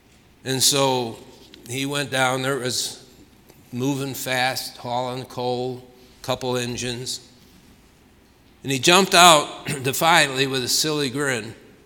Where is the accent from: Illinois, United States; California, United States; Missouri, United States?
Illinois, United States; Chicago; Again, I'm from Chicago. As a teenager, we'd go down there to the missions and work, so I'm very familiar with Skid Row.